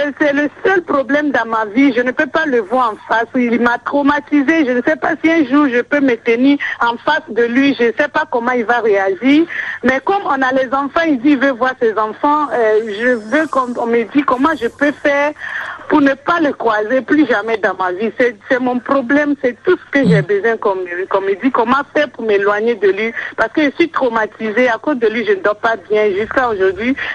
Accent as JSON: {"language": "French", "country": "Togo", "moved": "yes", "said": "Moi-même je suis togolaise, mon mari aussi il est togolais."}